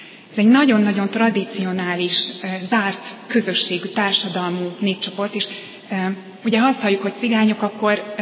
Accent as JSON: {"language": "Hungarian", "country": "Hungary", "said": "Mert igaz, hogy európaiak vagyunk, de magyarok vagyunk ezen belül."}